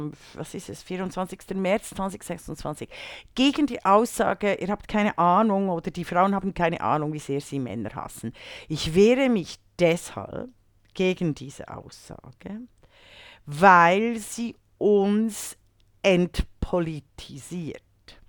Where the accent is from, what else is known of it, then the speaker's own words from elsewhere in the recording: Bern, Switzerland; Meine Heimatstadt Bern in der Schweiz.